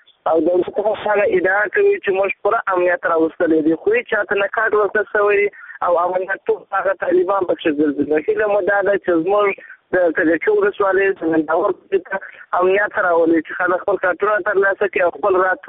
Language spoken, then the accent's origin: Pashto; Helmand, Afghanistan; زه افغان یم او د هلمند ولایت څخه مې تاسو ته زنګ وهلی